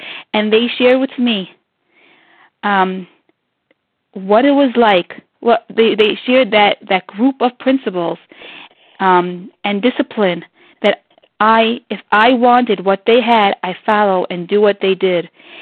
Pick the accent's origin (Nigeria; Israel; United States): Israel; from Israel, and I am a recovered compulsive overeater.